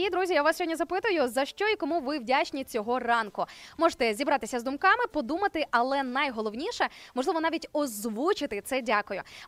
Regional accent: Sarny, Rivne Oblast, Ukraine; Зі мною на зв'язку навіть моє рідне місто Сарни. Уявляєте, Рівненщина на зв'язочку.

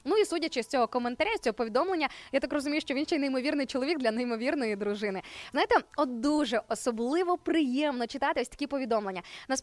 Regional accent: Sarny, Rivne Oblast, Ukraine; Зі мною на зв'язку навіть моє рідне місто Сарни. Уявляєте, Рівненщина на зв'язочку.

